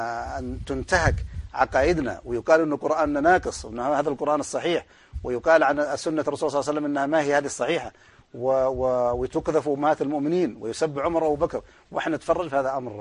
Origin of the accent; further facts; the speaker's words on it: Saudi Arabia; الشيخ محمد الزغبي مصري وأنا سعودي